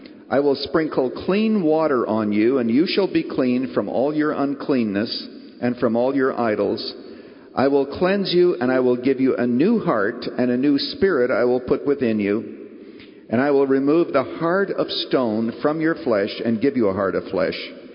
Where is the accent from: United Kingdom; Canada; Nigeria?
Canada; I was a 14-year-old boy growing up in Canada.